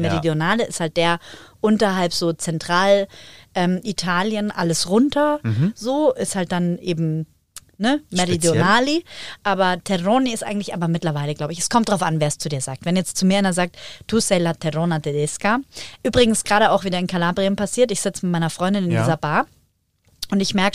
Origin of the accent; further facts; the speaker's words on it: Germany; also born or lived in Northern Italy; also eigentlich bin ich Deutsche, aber ich habe halt in Norditalien gelebt und da auch viel gearbeitet und habe aber hauptsächlich, also da viel mit Süditalienern, die italienische Sprache gelernt und deswegen, man kann mich halt gar nicht einordnen